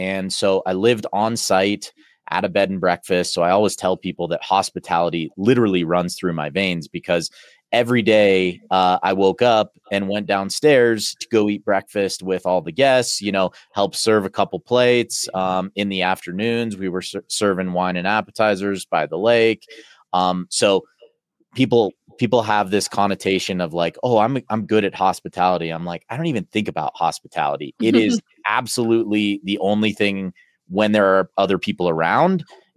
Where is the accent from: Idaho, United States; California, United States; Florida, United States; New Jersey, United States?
California, United States; Lake Tahoe; So, I grew up in Lake Tahoe, California, one of the most beautiful places in the world.